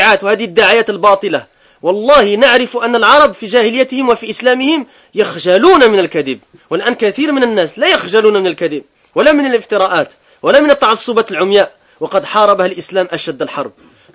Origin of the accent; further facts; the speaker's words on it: Brussels, Brussels-Capital Region, Belgium; born there; Je suis né à Bruxelles, je suis belge depuis...